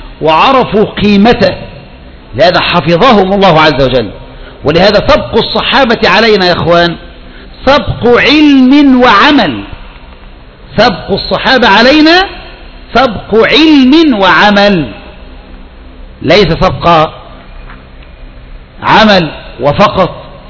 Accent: Egypt

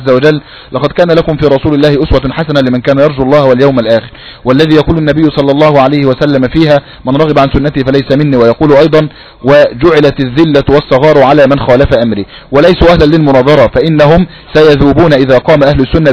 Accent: Yemen; يوجدون في الزياكي عندنا في اليمن

